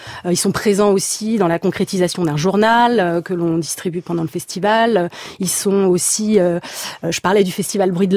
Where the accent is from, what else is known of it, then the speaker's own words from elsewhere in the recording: Bourges, Centre-Val de Loire, France; Je ne suis pas une Pictave, je suis une Berruyère. Ouais. Je suis originaire de Bourges